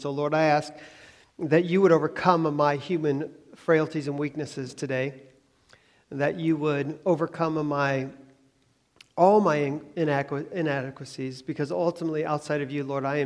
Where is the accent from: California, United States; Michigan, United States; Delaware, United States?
Michigan, United States; Lansing; down the street from where I grew up in Lansing, Michigan